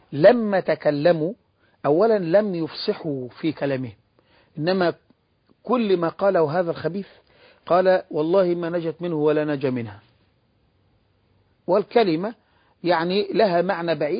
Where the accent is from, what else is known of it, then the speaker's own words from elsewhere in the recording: Egypt; وقبرها عندنا في مصر